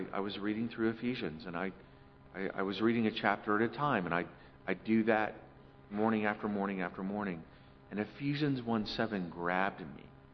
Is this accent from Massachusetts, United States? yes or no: no; Oklahoma, United States; because I'm from Oklahoma and the only dance I know is the two-step